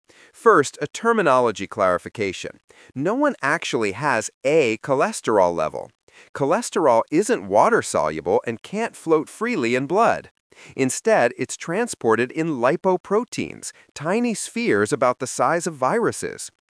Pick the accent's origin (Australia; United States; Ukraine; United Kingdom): United Kingdom; Scotland; As a Scottish doctor, I witnessed my homeland achieve the dubious distinction of having the highest heart attack death rate worldwide.